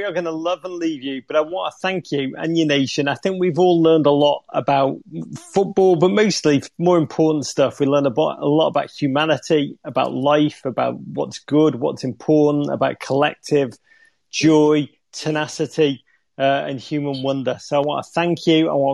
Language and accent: English; England, United Kingdom; It was an astonishing thing as an Englishman to watch that and have to love and admire them.